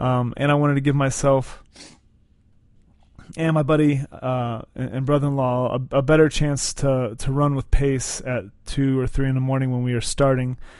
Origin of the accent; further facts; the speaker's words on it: Florida, United States; I grew up in South Florida, and every single summer I would come up to West Virginia